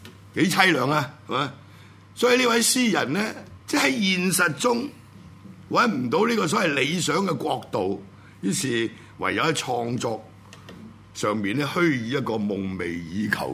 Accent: Guangdong, China; 歷史學家叫陳寅恪，係我哋廣東人

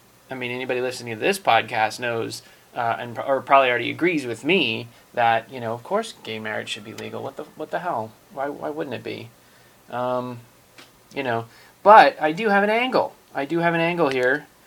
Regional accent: New York, United States; born there; I was born in New York, not New York City, but New York State, just actually about 20 minutes north of here, where I live now.

